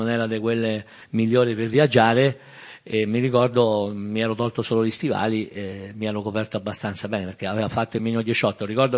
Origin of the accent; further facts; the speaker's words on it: Gualdo Cattaneo, Umbria, Italy; Io sono di Gualdo Cattaneo, questo paesino in mezzo all'Umbria, tra Perugia, Foligno, Spoleto, Todi.